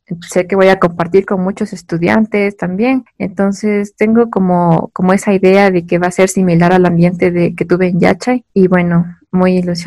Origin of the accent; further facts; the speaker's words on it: Latacunga, Cotopaxi, Ecuador; desde que me fui a la universidad de Yachay, yo soy de La Tacunga, irme a Urcuquí significó un gran cambio tanto para mí como para ellos.